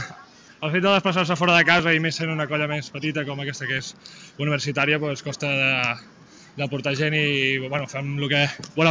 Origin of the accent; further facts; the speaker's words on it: Valls, Catalonia, Spain; No, sóc de Lleida. Jo sóc de Valls.